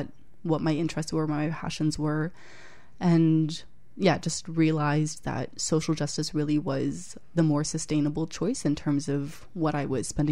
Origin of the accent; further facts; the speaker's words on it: London, Ontario, Canada; I grew up in London, Ontario. I was raised in a Christian community, a really close-knit Christian community.